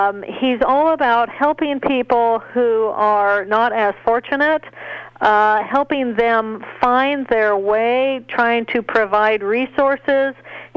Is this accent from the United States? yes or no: yes; Terre Haute, Indiana, United States; Papa was an Episcopalian minister while I was growing up in Terre Haute.